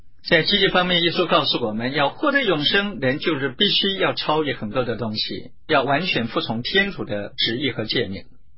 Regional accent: China; 因为我们中国人说人不为己天诛地灭

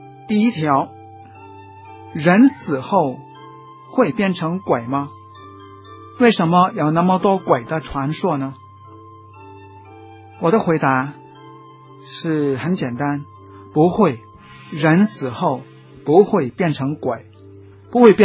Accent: Tai O, Hong Kong; 我生在大澳，也小学的时候也长在大澳。我们的学校是一个很破落的小学校，那大澳是一个很落后的小乡村。

